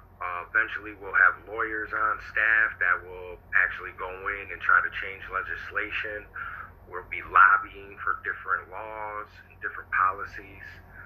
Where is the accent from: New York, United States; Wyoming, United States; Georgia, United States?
New York, United States; Elmira; now in Olean, United States; Well, I grew up in Elmira, New York, and since most of my family was here in Olean, I would spend my vacations and my summers all out here.